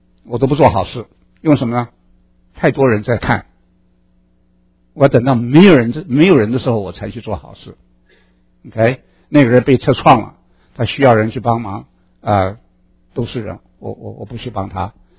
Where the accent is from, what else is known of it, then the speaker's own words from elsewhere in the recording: China; 我们中国人最清楚的啊，儿女的一个责任是什么？